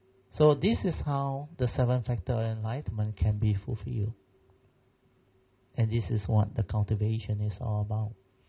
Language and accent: English; Alor Setar, Kedah, Malaysia; And my hometown is in Alostar. So that time, I have to travel from Alostar to Penang every week.